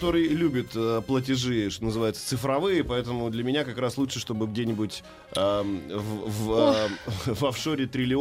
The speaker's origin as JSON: {"language": "Russian", "region": "Siberia", "country": "Russia", "tie": "born or raised there", "said": "Я вырос в Сибири."}